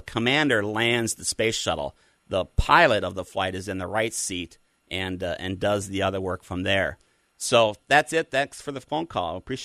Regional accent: Minnesota, United States; now in Florida, United States; I grew up in Minnesota and grew up watching Apollo on one TV channel and Star Trek reruns on the other, and through a very long story I'll tell someday, I wind up here on Florida Space Coast

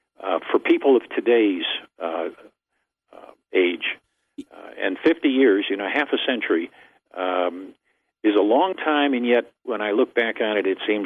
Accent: New Jersey, United States; moved away as an adult; No, actually, I'm a transplant. I was born in New Jersey and spent the first 19 years there before I went into the Army

